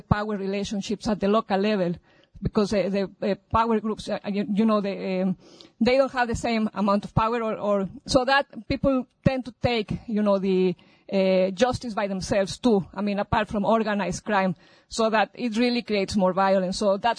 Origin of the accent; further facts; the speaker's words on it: Mexico; I'm from Mexico